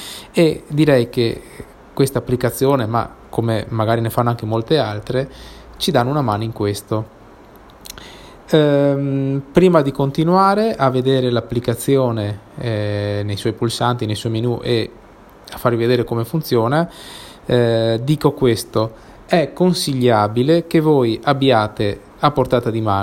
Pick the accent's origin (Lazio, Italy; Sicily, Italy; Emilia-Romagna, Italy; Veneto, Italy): Veneto, Italy; Mestre; sono da Mestre